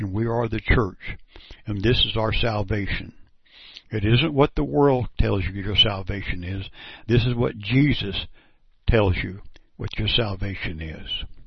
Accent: Perry, Kansas, United States; I'm from Perry, Kansas.

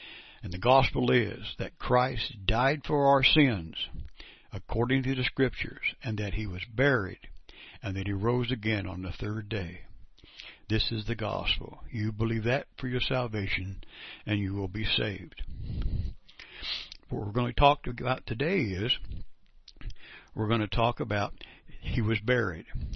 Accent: Perry, Kansas, United States; I'm from Perry, Kansas. I'm a 70-year-old man that believes in the gospel.

